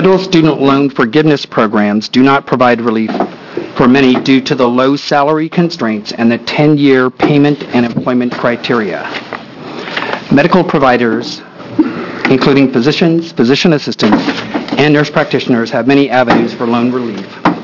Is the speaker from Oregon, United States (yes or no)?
yes; Astoria, Oregon, United States; I'm from Astoria, Oregon.